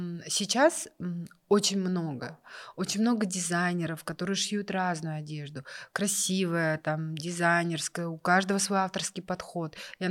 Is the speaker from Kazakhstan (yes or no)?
yes; Kazakhstan; Мы, казахи, мы вообще не про кофе.